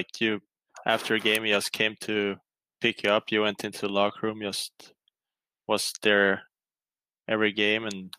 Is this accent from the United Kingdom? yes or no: no; Sweden; I'm from Sweden, from school FTS. Sweden up north there, and I've been playing hockey up in Sweden in the SHL of Luleå